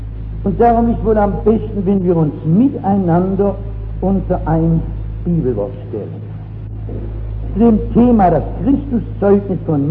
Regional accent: Northern Germany, Germany; Bei uns in Norddeutschland gibt es keine Altbierdichter, nicht wahr?

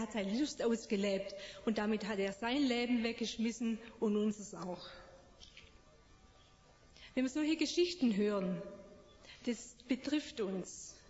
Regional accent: Blaubeuren, Baden-Württemberg, Germany; moved away as an adult; now in Myanmar; ich komme aus Blaubeuren und bin seit 15 Jahren unterwegs mit CFI in verschiedenen Ländern, zuerst in Afrika und seit 3 Jahren in Myanmar, was früher Burma war

